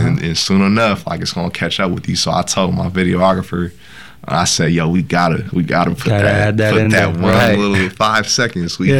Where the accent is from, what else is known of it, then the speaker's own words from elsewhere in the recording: California, United States; I think one of the times that when I grew up in the Bay Area, kids used to get robbed on BART.